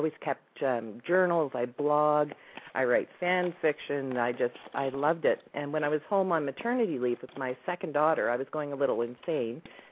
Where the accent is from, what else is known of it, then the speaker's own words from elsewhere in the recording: Canada; I can whip out my Canadian accent there if you'd like.